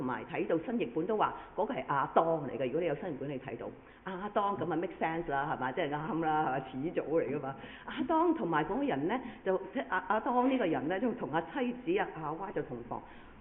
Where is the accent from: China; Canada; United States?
China; 我哋中國人啦，舊歷新年啦。